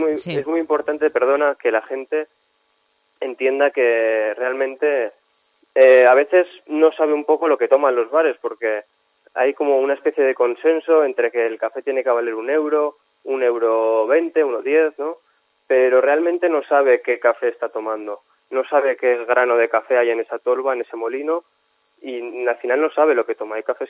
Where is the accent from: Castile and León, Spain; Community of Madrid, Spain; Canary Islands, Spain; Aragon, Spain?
Aragon, Spain; Huesca; yo soy el único aragonés que se presenta en competición baristas